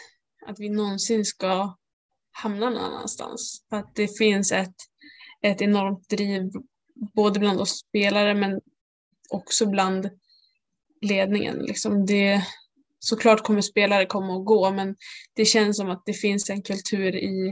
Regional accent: Örnsköldsvik, Västernorrland County, Sweden; Jag bor lite i skogen hemma i Övik och var långt i träningarna och de var tidigt

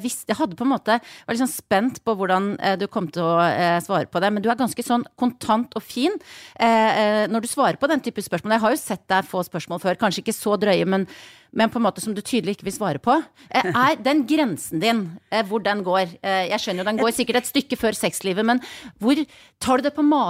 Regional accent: Western Norway, Norway; Som vestlending, så synes jeg det nydelig at du har den.

